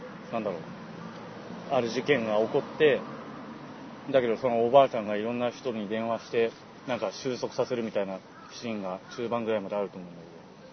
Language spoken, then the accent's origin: Japanese; Fukushima, Japan; 僕の実家はそう、あの福島だけど、だから田舎っちゃ田舎なんだけど、東北だから